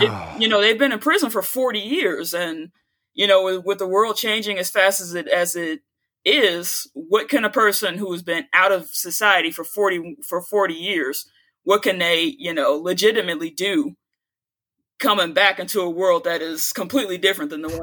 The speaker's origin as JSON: {"language": "English", "town": "Chicago", "region": "Illinois", "country": "United States", "said": "I am from Chicago, Illinois."}